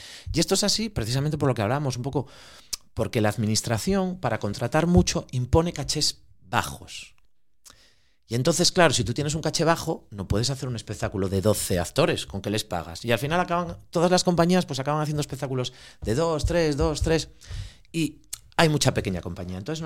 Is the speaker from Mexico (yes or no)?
no; Asturias, Spain; como los asturianos, que muchas veces perdemos el tiempo en gilipolleces, en pijadas.